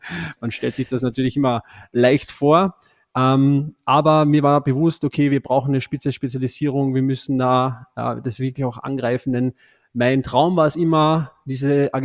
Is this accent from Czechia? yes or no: no; Austria; Ich bin ein Österreicher, hört man vielleicht nicht so, aber ich bin ein Österreicher und habe hier in Österreich auch hier im Nationalteam gespielt